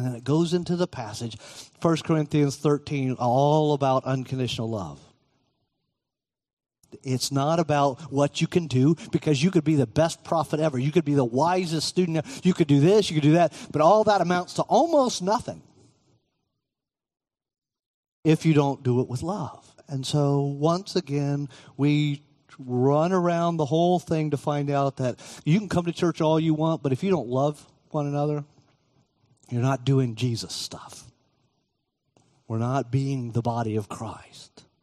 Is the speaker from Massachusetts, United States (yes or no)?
no; Cocoa, Florida, United States; I grew up in Cocoa, which did not have the best history in terms of race relations.